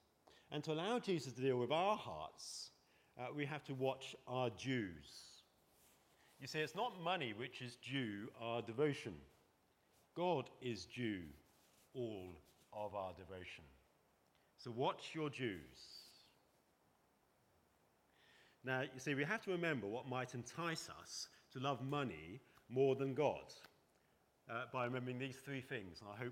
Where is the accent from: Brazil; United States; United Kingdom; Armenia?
United Kingdom; England; But I'm English, and most of you are English